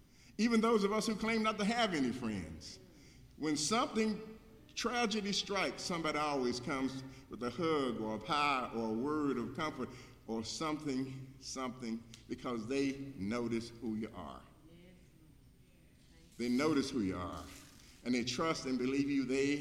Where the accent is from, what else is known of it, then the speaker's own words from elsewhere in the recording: Savannah, Tennessee, United States; it's 30-something miles from Corinth to Savannah, my hometown.